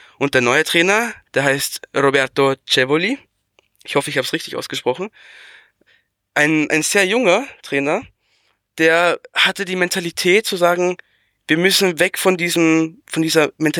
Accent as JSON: {"language": "German", "country": "Austria", "said": "ich als Österreicher bin natürlich sehr erfreut"}